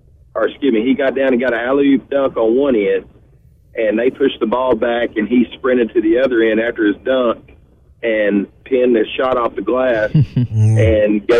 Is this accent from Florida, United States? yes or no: no; Mountainburg, Arkansas, United States; Hey, I was born in Northwest Arkansas and raised in Northwest Arkansas in Mountainburg